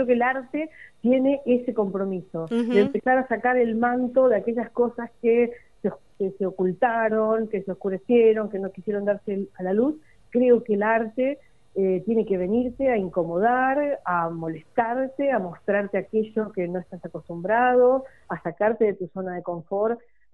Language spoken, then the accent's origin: Spanish; Rosario, Santa Fe, Argentina; Yo, insisto, soy de Rosario